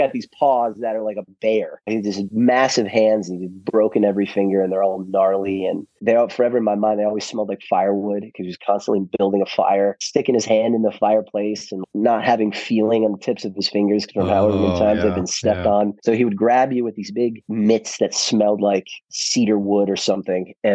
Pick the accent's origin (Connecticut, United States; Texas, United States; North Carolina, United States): Connecticut, United States; we had as normal a childhood as we could have hoped to imagine growing up in Southern Connecticut, outside of the having a connection with New York, but not being in Manhattan, and likewise not being in Los Angeles.